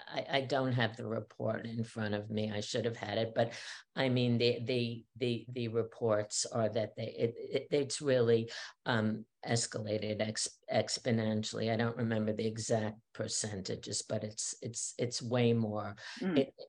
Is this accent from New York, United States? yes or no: yes; Queens, New York, United States; and I grew up in Queens, which was probably similar